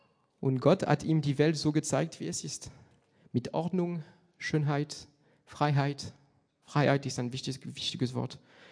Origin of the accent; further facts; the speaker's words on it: France; accent: French; German is a second language; damit ihr ein bisschen so mit meinem französischen Akzent das Gedicht hören könnt.